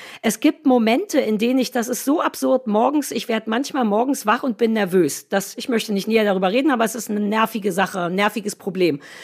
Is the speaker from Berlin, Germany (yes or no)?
yes; Berlin, Germany; now in Havelland, Germany; Wobei wir Berliner, ich bin ja keine Berlinerin mehr. Ich bin jetzt Havelländerin